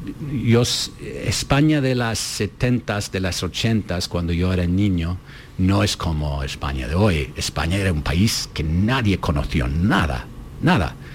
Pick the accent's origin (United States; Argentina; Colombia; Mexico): United States; New York; como yo crecí aquí en Nueva York